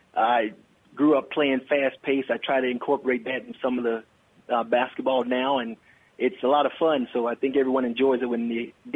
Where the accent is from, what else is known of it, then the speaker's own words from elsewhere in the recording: the South, United States; I really wanted to do it for my Northwest family because I'm from the South